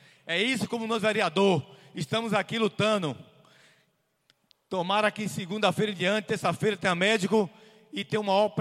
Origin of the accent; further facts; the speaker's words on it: Baixa Grande, Bahia, Brazil; Eu quero dizer ao povo da minha terra que a Prefeitura de Baixa Grande